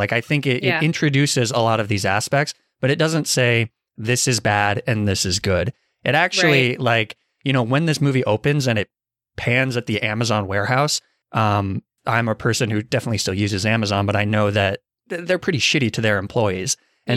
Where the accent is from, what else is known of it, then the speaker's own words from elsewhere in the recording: Arizona, United States; I'm from Arizona. So when they go to Quartzsite, I'm like, I just want to be home right now. I love the desert.